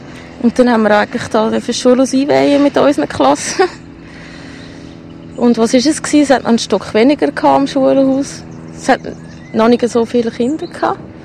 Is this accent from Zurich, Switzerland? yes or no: yes; Zurich, Switzerland; aufgewachsen auch in der Grünau. Ich bin jetzt gerade 30 geworden. Und in Grünau gezügelt bin ich mit den Eltern in 2,5 Jahren, also im 76